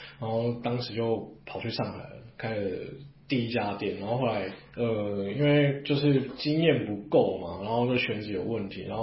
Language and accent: Chinese; Taipei, Taiwan; 台北哦，因为我是台北人嘛。